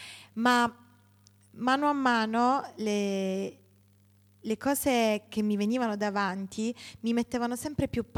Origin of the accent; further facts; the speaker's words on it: Gela, Sicily, Italy; Io vengo da Gela, sono appunto la figlia di un anziano del nostro movimento e fin da bambino ho servito il Signore anche attraverso la musica.